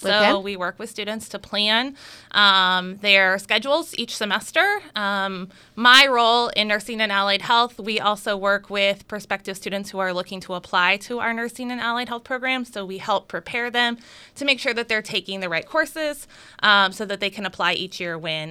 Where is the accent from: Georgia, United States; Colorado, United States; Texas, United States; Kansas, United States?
Kansas, United States; moved away as an adult; I'm from Kansas, which is where I graduated high school and graduated college. And I kind of came out here, fell in love with the East Coast, and I've remained.